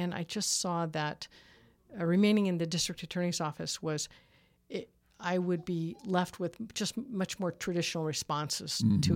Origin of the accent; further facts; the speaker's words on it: San Francisco, California, United States; No, I grew up in San Francisco. My parents grew up in San Francisco, and my father moved four blocks from the day he was born. And so we didn't move much.